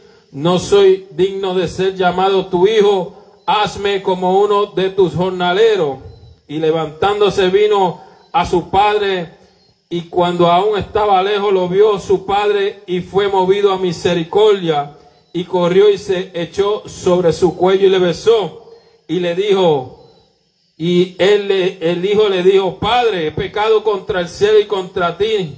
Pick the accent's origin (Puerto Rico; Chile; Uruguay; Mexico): Puerto Rico; Salinas; also born or lived in New York; yo nací en Nueva York y vivíamos en Nueva York, y por el asma mi mamá tuvo que mudarse a Puerto Rico y se mudó en Salinas, en el barrio Mosquito.